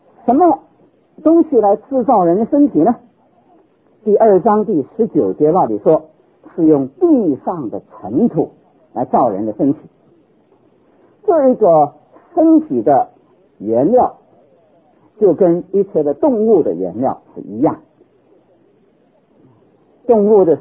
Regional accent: China; 我们中国人有一句话很有意思

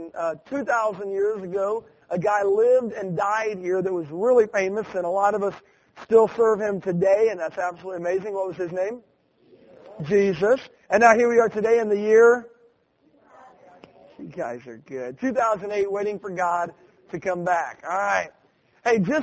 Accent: Pensacola, Florida, United States; I am from Pensacola, Florida, and I love Florida weather, too

